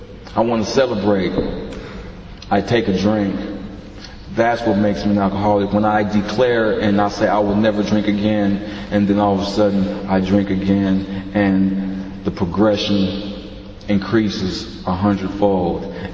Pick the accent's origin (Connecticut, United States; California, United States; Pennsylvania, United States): California, United States; Long Beach; I am from the Long Beach area. I grew up in poverty. My mother was only 17 when she had me.